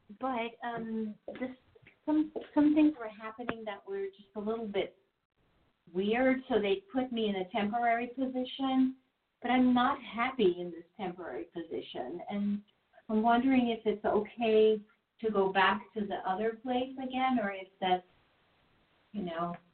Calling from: New Jersey, United States; Hi, this is … from New Jersey.

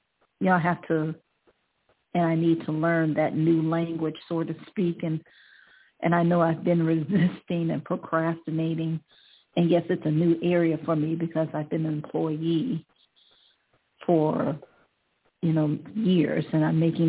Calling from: Ohio, United States; I'm calling from Ohio.

